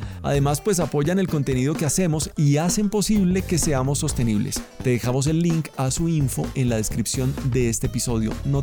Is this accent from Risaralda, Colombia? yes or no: no; Cali, Valle del Cauca, Colombia; Yo soy caleño